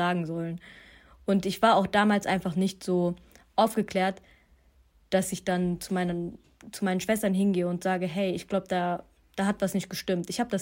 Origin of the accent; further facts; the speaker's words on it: Duisburg, North Rhine-Westphalia, Germany; Denn ich bin aufgewachsen in Duisburg-Marxloh. Das ist bekannt, sag ich mal so.